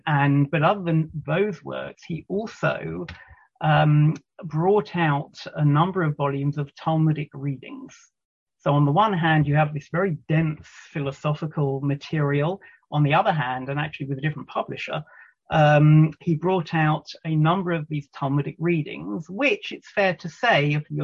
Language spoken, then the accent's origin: English; England, United Kingdom; moved away as an adult; As you'll hear, I'm from originally from England